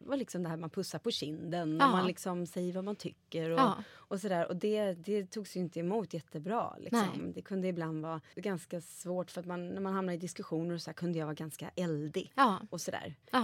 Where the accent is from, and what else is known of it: Madrid, Community of Madrid, Spain; born or raised there; also born or lived in Bogotá, Colombia